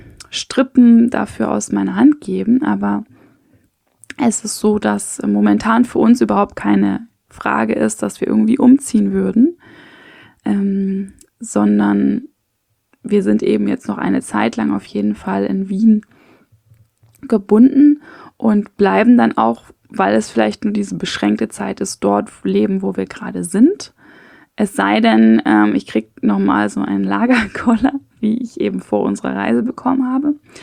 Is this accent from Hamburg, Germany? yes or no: yes; Hamburg, Germany; Schließlich bin ich hier wirklich an dem Fleck aufgewachsen. Aber meine Eltern leben hier in einem Teil von Hamburg, es ist kein Vorort von Hamburg, ganz und gar nicht, aber der sehr, sehr trotzdem grün ist.